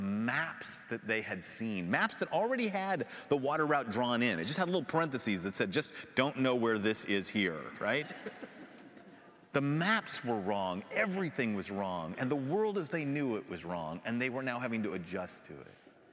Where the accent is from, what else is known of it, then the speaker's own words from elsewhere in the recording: California, United States; but I'm from California. We had to turn that national park into condos a long time ago, right?